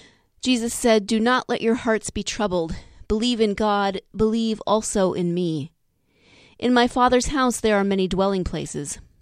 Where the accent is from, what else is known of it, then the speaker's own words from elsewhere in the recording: Montana, United States; So 9 years ago, May 17th, 2008, I was ordained in my hometown in Montana, in my home congregation, which was exciting.